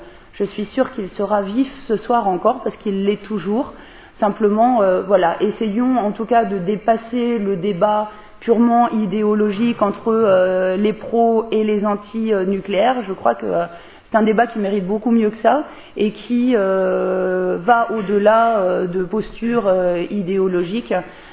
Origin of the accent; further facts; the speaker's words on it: Auvergne-Rhône-Alpes, France; Moi, je viens de la Drôme, il y a Tricastin, par exemple